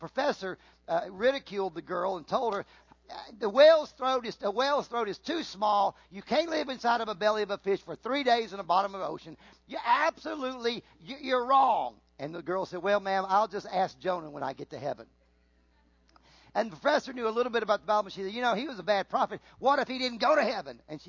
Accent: Virginia, United States; I grew up in Virginia. We grew up in all that. I came into Louisiana.

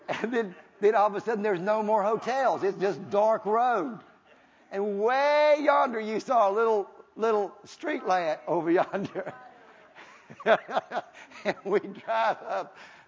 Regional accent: Virginia, United States; because I went back to my hometown, and I remember it's a little bitty town in Virginia

